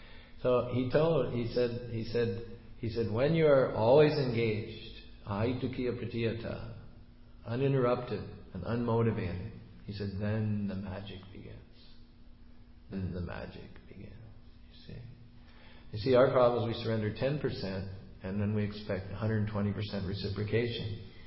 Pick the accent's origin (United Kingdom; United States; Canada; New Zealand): United States; I mean, I come from America, and I'm just absolutely floored by the price of real estate here.